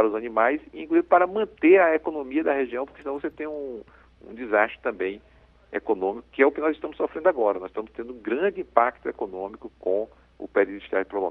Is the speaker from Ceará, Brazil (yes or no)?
yes; Fortaleza, Ceará, Brazil; lá na minha cidade de Fortaleza, no estado do Ceará